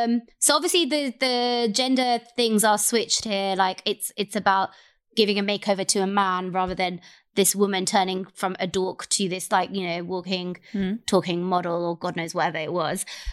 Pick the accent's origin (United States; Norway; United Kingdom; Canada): United Kingdom; London; And I was just like, yeah, I am the Londoner.